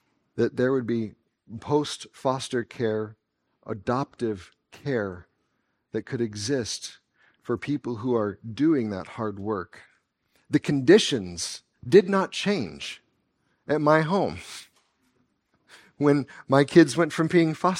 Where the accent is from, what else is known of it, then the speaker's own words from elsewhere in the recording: Wichita, Kansas, United States; When I was growing up in Kansas, during the Summer of Mercy, I lived in Wichita